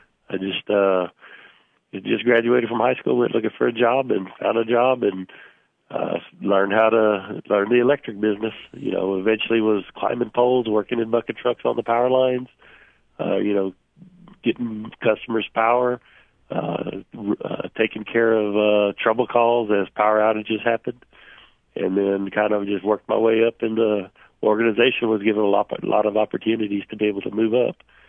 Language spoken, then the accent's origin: English; La Grange, Texas, United States; Well, moving back to my hometown of LaGrange, Texas, remodeling a house